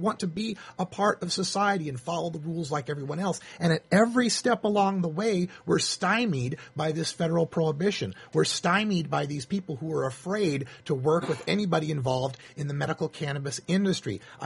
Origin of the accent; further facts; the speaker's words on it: Idaho, United States; a bust in Idaho near my hometown, in my home county, Canyon County, Idaho.